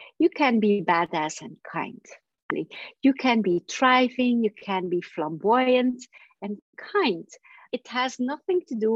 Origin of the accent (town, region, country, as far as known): Belgium